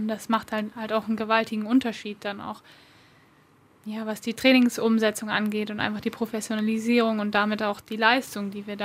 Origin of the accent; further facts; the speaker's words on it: Berlin, Germany; born there; also born or lived in Potsdam; now in Leverkusen, Germany; ich bin 23. Bin jetzt seit einem Jahr hier in Leverkusen, genau, und komme gebürtig aus Berlin.